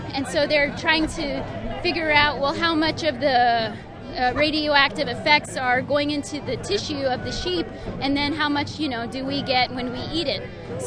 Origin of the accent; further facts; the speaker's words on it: New Mexico, United States; I came from New Mexico. I'm Diné.